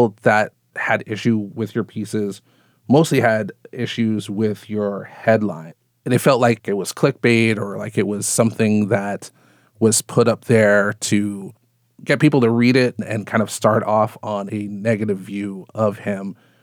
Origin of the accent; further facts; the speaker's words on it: Waimea, Hawaii, United States; As you know, and we've talked about this before, I'm from Waimea as well. I have many family members and friends who live there.